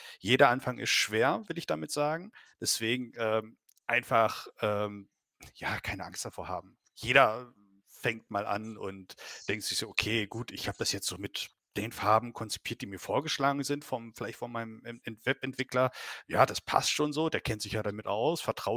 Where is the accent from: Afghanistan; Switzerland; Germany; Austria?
Germany; Saxony; Landkreis Nordsachsen, Landkreis Zwickau oder was auch immer für einen Landkreis oder Vogtland eingibt zum Beispiel, das sind ja so Gegenden hier bei mir, der Gegend, wo ich herkomme